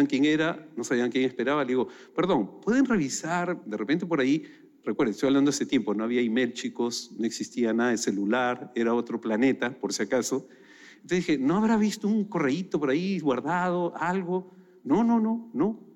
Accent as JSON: {"language": "Spanish", "region": "Lima", "country": "Peru", "said": "Mi padre es de Lima, yo soy de Lima"}